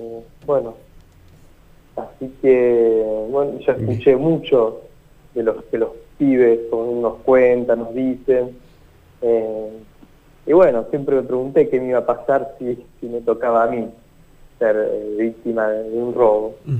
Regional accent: Bahía Blanca, Buenos Aires Province, Argentina; la comunidad de donde soy oriundo, acá en Bahía Blanca, es la iglesia San Luis Gonzaga

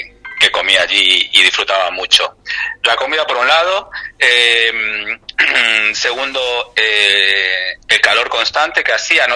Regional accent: Tartagal, Salta, Argentina; Porque para mí Tartagal sí es mi pueblo, sigue siendo un pueblo.

